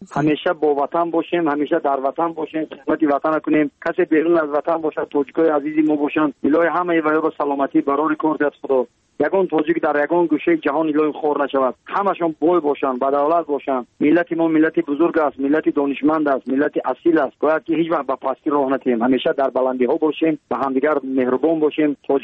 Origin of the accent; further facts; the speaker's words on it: Tajikistan; برای وطنم، برای تاجیکستان عزیزم